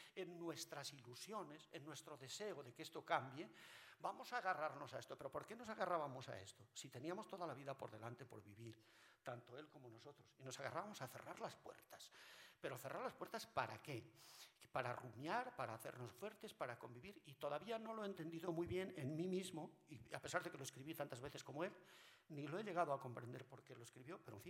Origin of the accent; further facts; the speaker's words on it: Vidanes, Castile and León, Spain; en mi pueblo mis padres no vivieron la guerra, no hubo guerra. En Vidanes, al lado de Cisterna, no vivieron atrocidades y tal.